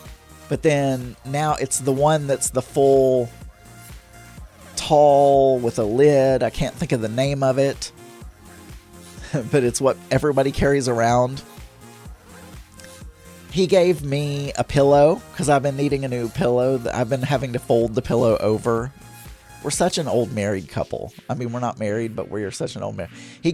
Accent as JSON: {"language": "English", "region": "the South", "country": "United States", "tie": "born or raised there", "said": "And look, I grew up in the South. I'm trying to be a manly man."}